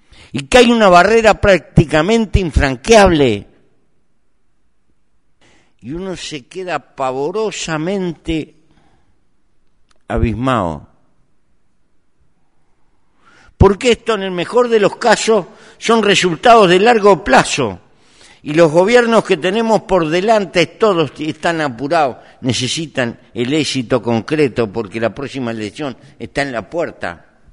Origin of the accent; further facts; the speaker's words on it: Uruguay; Y como uruguayo